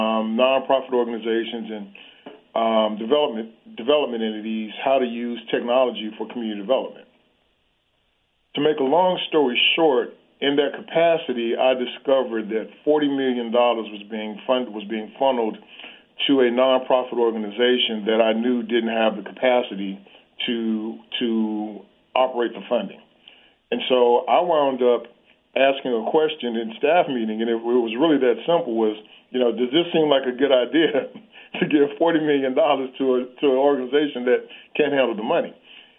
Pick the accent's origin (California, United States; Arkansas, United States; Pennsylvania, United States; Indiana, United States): Arkansas, United States; Pine Bluff; I grew up in the Arkansas River Delta, area where the soil was rich but the people were poor. My hometown, Pine Bluff, Arkansas, was once named the worst place to live in America 2 years in a row.